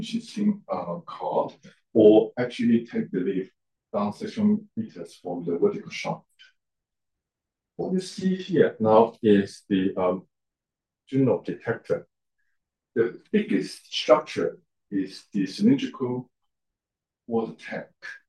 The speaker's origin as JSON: {"language": "English", "region": "Guangdong", "country": "China", "second_language": "English", "said": "And this is my hometown. So this whole area is the so-called Guangdong Hong Kong Macau Greater Bay Area"}